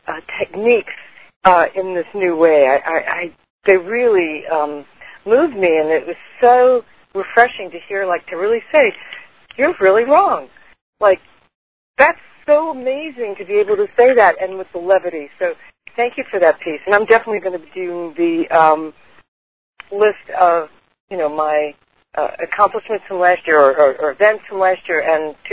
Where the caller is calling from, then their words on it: Sonoma, California, United States; I'm calling from Sonoma right now.